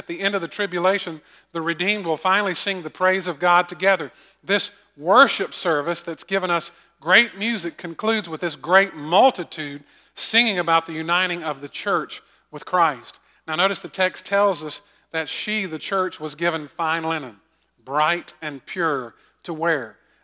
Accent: Augusta, Georgia, United States; I grew up in Augusta.

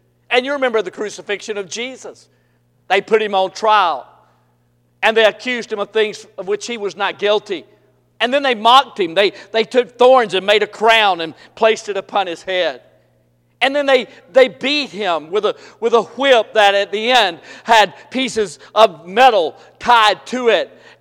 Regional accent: Boston, Massachusetts, United States; I said, ma'am, I'm from Boston. She said, Boston? I said, South Boston.

